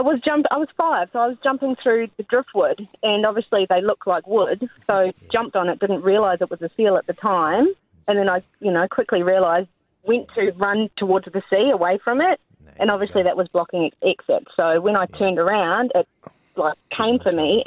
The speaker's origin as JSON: {"language": "English", "country": "New Zealand", "tie": "born or raised there", "said": "I grew up in New Zealand"}